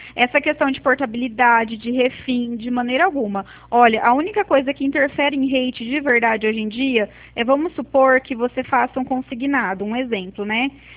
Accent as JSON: {"language": "Portuguese", "town": "Presidente Prudente", "region": "São Paulo", "country": "Brazil", "said": "eu sou de Presidente Prudente, né? Eu sou de uma central aqui de Prudente"}